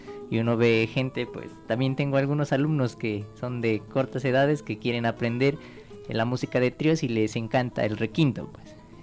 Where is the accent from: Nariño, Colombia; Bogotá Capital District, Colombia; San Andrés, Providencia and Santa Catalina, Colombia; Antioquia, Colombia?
Nariño, Colombia; Pasto; Vengo del departamento de Nariño, de Pasto.